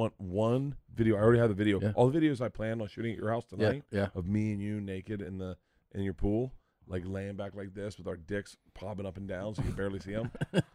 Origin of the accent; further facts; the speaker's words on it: Tampa, Florida, United States; now in Los Angeles, United States; I go, I live in LA. I have season tickets to the Rams, but I grew up in Tampa.